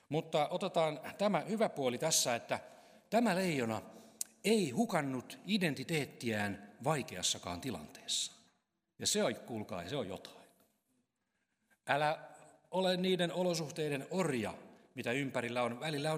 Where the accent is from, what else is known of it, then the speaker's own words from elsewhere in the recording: Raahe, North Ostrobothnia, Finland; itse olen lähtöisin taikka syntyisin Pohjois-Pohjanmaalta Raahesta ja lestadiolaista sukua isän puolelta, jotakin uudempia esikoislestadiolaisia.